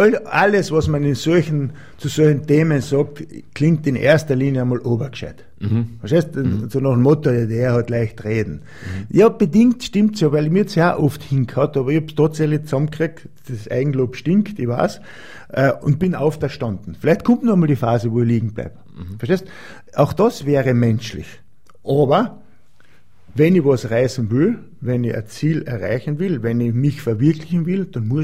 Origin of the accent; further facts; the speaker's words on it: Austria; Da gehen jetzt natürlich bei uns in Österreich sehr stark die Tendenzen